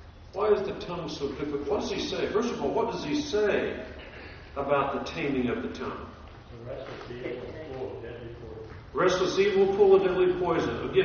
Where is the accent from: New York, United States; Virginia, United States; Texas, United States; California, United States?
California, United States; I was raised in Southern California. It's basically, Southern California is basically just an extended desert.